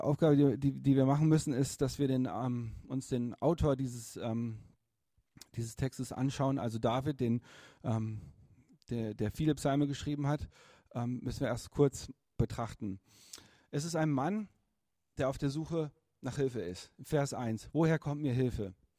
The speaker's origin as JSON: {"language": "German", "region": "Berlin", "country": "Germany", "said": "Als Berliner macht es auch keinen Sinn, auf nach irgendwelchen Bergen zu gucken."}